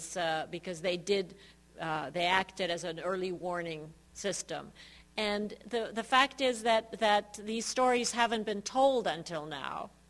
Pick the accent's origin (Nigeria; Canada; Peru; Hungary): Hungary; now in United States; It used to drive me crazy when I would say that I was from Hungary, and people would say, oh, I know a Bulgarian too, or I know a Czech.